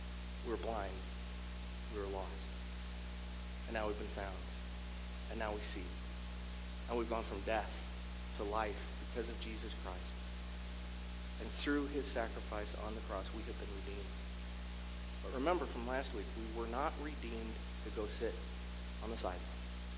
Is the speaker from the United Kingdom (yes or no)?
yes; Scotland, United Kingdom; I'm Scottish, okay?